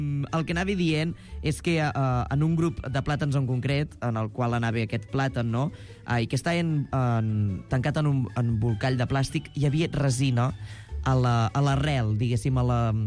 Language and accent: Catalan; Solsona, Catalonia, Spain; Berto Romero és de Cardona, el poble veí de Solsona, és a dir, del meu poble